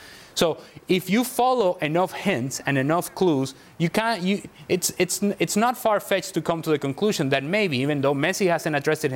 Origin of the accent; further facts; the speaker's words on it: Venezuela; I am from Venezuela.